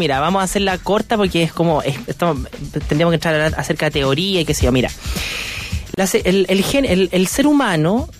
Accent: Chile; de reflexionar sobre lo que nos pasa como chilenos

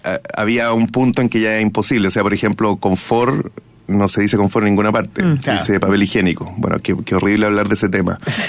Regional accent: Chile; en mi fuera adentro y siendo chileno, decía

